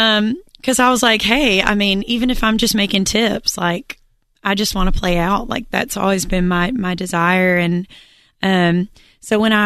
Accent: Muscle Shoals, Alabama, United States; So I'm from Muscle Shoals, Alabama, which is sounds like it's on like the bottom coast, but it's actually Northwest Alabama.

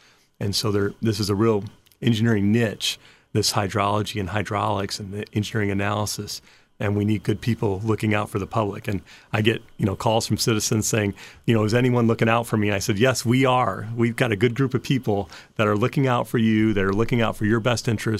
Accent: Indiana, United States; born there; Yeah, I was born here in Allen County. I've lived most of my life here.

